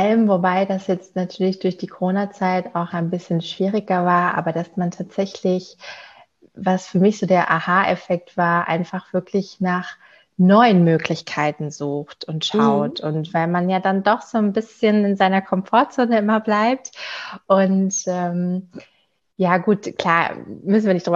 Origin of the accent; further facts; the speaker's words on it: North Rhine-Westphalia, Germany; now in Dortmund, Germany; Eigentlich aus dem Sauerland.